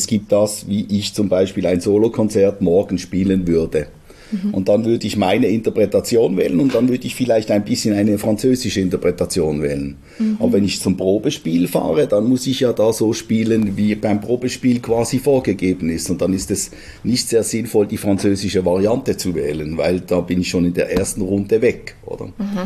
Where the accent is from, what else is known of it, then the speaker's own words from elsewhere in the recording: Switzerland; das Pre-College ist teilweise bei uns in der Schweiz bei der Musikschule